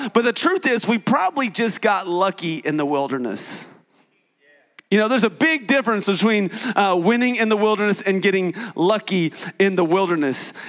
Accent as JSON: {"language": "English", "region": "Tennessee", "country": "United States", "tie": "born or raised there", "said": "I grew up in East Tennessee. And in East Tennessee, you know, mountains, lakes"}